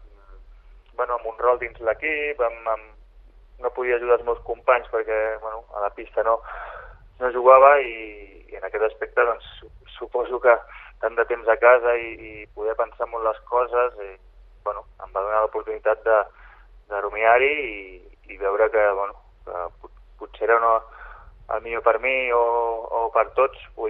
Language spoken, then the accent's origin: Catalan; Badalona, Catalonia, Spain; Al final jo vaig créixer allà, soc de Badalona